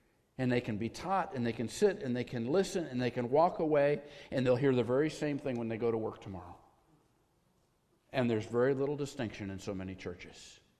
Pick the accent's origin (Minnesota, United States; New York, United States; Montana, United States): New York, United States; Fillmore; I grew up in small-town America, and the little town that I grew up in Fillmore, New York, never made national news except one time that I know